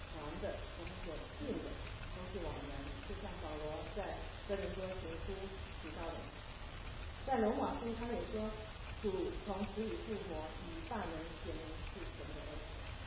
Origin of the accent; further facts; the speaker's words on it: China; 这个神迹在2000年之前发生在中东的地区发生，跟我们中国人民隔得很远